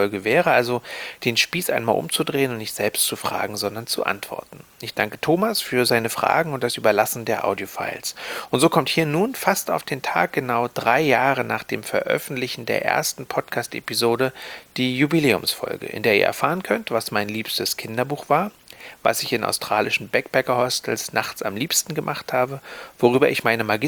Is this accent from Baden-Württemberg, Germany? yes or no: no; Berlin, Germany; also born or lived in Greifswald; ich bin in Greifswald geboren, das ist auch schön, aber ich bin schon nach Berlin gezogen 1984